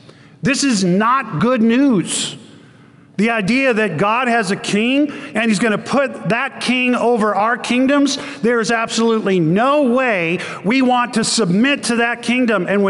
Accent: New Zealand; born there; That's a very special team to me because I was born in New Zealand.

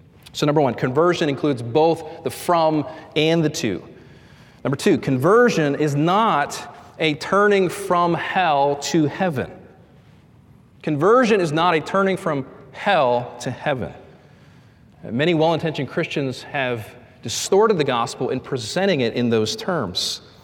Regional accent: Pittsburgh, Pennsylvania, United States; because I grew up in the Pittsburgh area, everybody was a Steelers fan.

